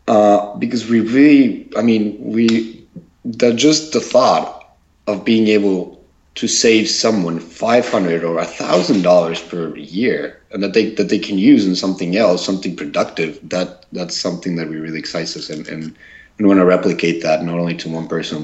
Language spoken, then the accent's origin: English; Mexico; moved away as an adult; now in United States; I'm originally from Mexico. I came here to the States basically by chance.